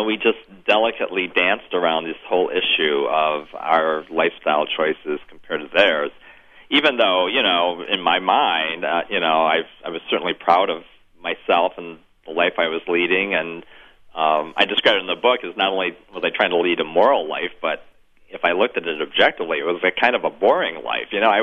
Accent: Michigan, United States; moved away as an adult; We both had gotten jobs down in Florida. We're from Michigan. We were working in Western Michigan, right across the lake from you there in Wisconsin.

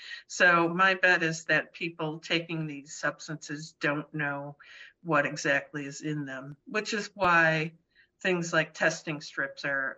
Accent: Wisconsin, United States; I really appreciate it, and I'm originally from Wisconsin, so this is a big

